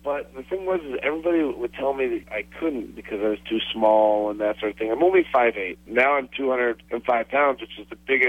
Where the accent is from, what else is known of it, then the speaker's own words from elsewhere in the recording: Aberdeen, Washington, United States; moved away as an adult; I'm from Aberdeen, Washington, and I moved down to San Antonio, Texas to train. I literally moved the night I graduated high school.